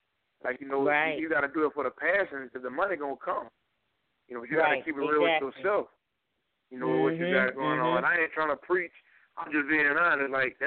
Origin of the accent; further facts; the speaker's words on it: Flagler, Louisiana, United States; You know, I'm from Flagler, Louisiana, a small town